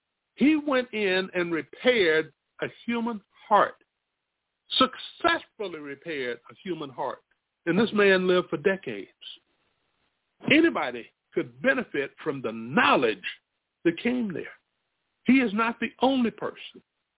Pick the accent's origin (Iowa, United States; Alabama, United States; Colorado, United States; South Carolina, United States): South Carolina, United States; Spartanburg; born there; I was born in the Spartanburg Regional Colored Hospital. We couldn't go to the white hospital.